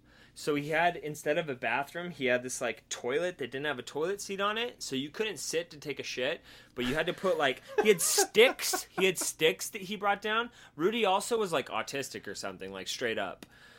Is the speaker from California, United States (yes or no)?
yes; California, United States; Like, we grew up in California. We don't know any different.